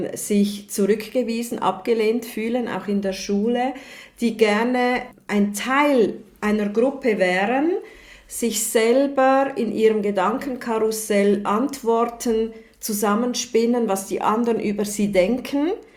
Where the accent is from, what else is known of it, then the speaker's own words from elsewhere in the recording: Switzerland; Und ich bin ja in der Schweiz aufgewachsen.